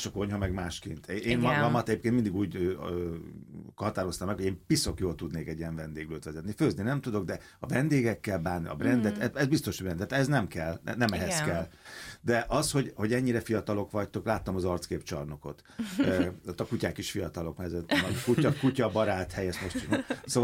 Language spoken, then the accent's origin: Hungarian; Pomáz, Pest, Hungary; Én mondtam, hogy Pomázi vagyok